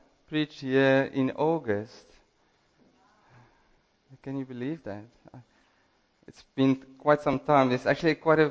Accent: Western Cape, South Africa; I'm from the Cape

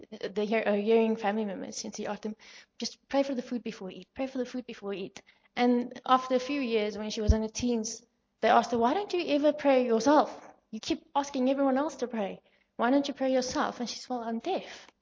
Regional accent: Cape Town, Western Cape, South Africa; I came from Cape Town, and I'm studying further to be an interpreter now during my postgrad

